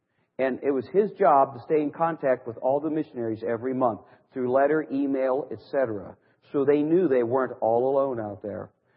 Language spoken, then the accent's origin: English; Ohio, United States; They get right up behind me because I'm from Ohio.